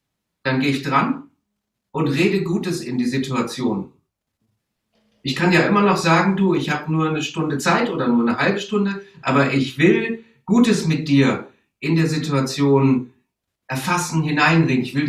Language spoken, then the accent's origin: German; North Rhine-Westphalia, Germany; Das könnte mir passieren, weil ich komme aus dem Rheinland.